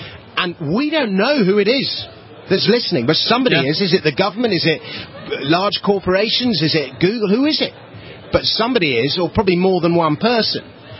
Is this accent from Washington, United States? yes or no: no; Kentucky, United States; As you can tell by my accent, I'm from Kentucky.